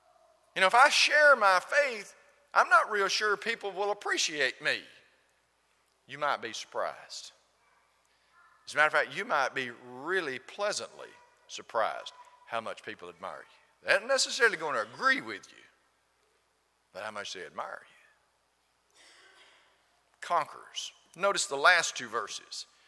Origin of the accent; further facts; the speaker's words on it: LaGrange, Georgia, United States; born there; Well, sure. I was born in LaGrange, Georgia, and therefore I become a natural born citizen of this country.